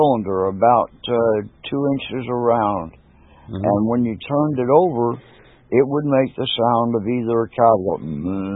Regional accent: United States; Every time I go to a foreign country, I'm embarrassed to say I'm an American.

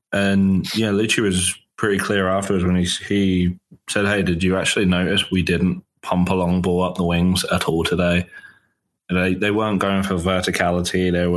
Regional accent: Luton, East of England, United Kingdom; Well, as my accent gives away, I'm foreign, so I was naturally born holding a soccer ball. Lifelong fan of the game, big fan of my hometown team in England, Luton Town

